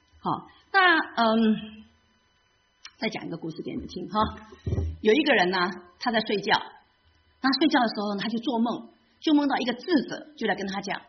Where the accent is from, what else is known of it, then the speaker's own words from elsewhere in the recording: Taiwan; 因为我们台湾人本来就是基督教不是我们的最主要的信仰